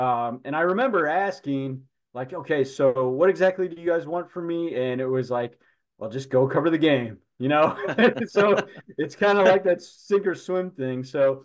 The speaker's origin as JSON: {"language": "English", "town": "Akron", "region": "Ohio", "country": "United States", "tie": "born or raised there", "said": "I'm born and raised in Akron, and I'm with the Firestone on the west side."}